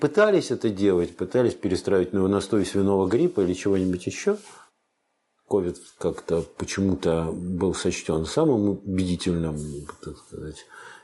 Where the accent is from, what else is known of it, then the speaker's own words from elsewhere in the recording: Moscow, Russia; Я коренной москвич, я обожаю этот город, я тут родился.